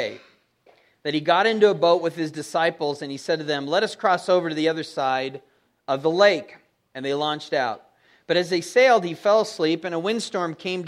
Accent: San Diego, California, United States; Now, I grew up in San Diego, so I know the ocean really well.

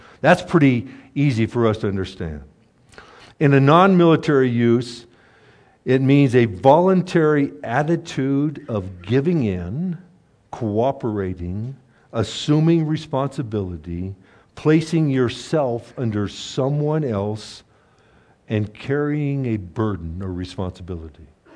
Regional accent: Ireland; you got to remember, I'm an Irishman

